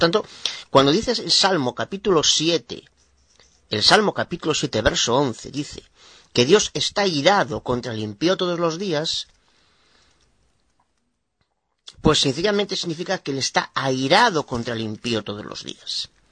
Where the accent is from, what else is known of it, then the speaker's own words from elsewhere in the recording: Galicia, Spain; soy de Nueva Boda de Galicia, España.